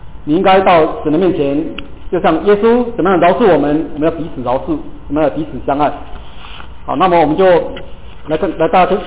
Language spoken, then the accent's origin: Chinese; China; 有时候我们中国人说，如果这个兄弟吵架的话呢，有时候吵得比别人还凶